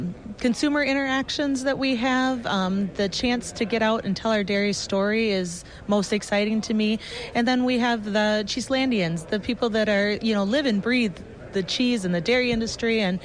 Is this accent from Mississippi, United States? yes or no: no; Wisconsin, United States; And I said I was from Wisconsin.